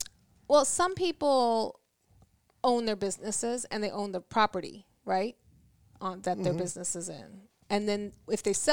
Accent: India; And I made an offer on our house and I lowballed because I'm Indian and we lowball.

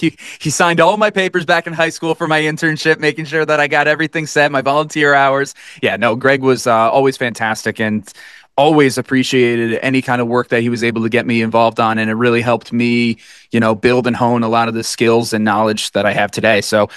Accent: Poughkeepsie, New York, United States; I grew up in Poughkeepsie, but I went to Hyde Park schools.

